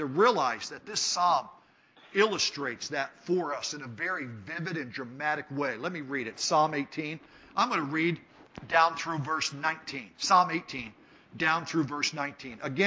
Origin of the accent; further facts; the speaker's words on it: Pennsylvania, United States; born there; I live in Pennsylvania. I was born in Pennsylvania.